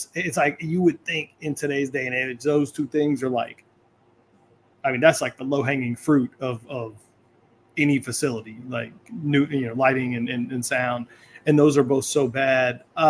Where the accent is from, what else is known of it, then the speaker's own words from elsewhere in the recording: Lake Charles, Louisiana, United States; I'm from Lake Charles and we have this old ass facility, the Burton Coliseum, where they host fucking fucking rodeos.